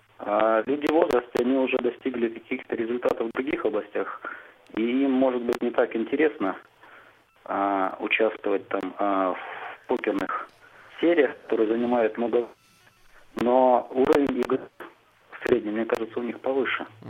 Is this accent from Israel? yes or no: no; Moscow, Russia; я из Москвы.